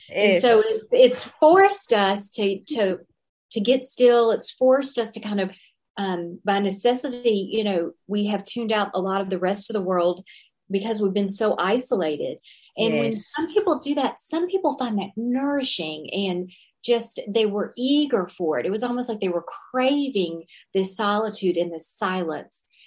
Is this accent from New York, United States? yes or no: no; Memphis, Tennessee, United States; I'm from Memphis. So going to a meditation class, you know, 12 years ago was a very woo-woo thing to do.